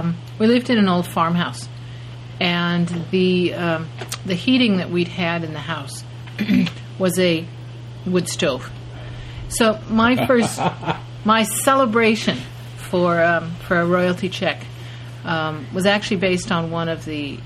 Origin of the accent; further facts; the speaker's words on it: California, United States; I'm a Californian